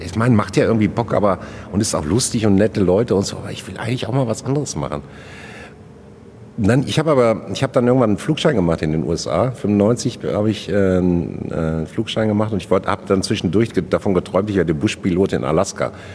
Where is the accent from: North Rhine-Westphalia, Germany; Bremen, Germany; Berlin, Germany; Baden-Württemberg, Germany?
North Rhine-Westphalia, Germany; Hattingen; ich kam ja aus Hattingen. Ich bin in Hattingen groß geworden.